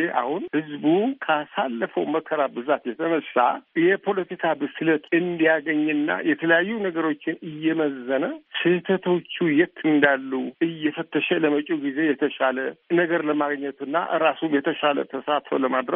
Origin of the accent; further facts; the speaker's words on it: Tigray, Ethiopia; እኔ እዚሁ ከተማ ውስጥ ነው ያለሁት። እዚህ ተወለድኩ፣ እዚህ ያደግኩ፣ እዚህ ያረጀሁት። አሁን እዚህ ነው ያለሁት።